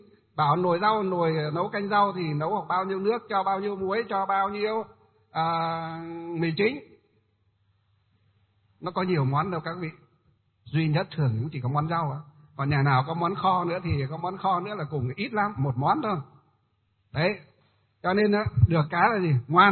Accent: Hòa Bình, Vietnam; Quê chúng tôi là quê ở Hòa Bình đấy, gọi là quê Hòa Bình, tỉnh Hòa Bình, là có cái thủy điện đó, một trong những thủy điện đầu tiên đất nước Việt Nam chúng ta.

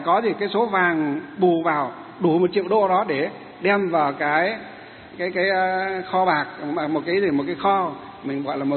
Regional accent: Hòa Bình, Vietnam; chúng tôi được sinh ra ở tỉnh Hòa Bình. Tỉnh Hòa Bình là gì? là cái tỉnh mà làm ra một trong những cái thủy điện đầu tiên của Việt Nam chúng ta là thủy điện Hòa Bình.

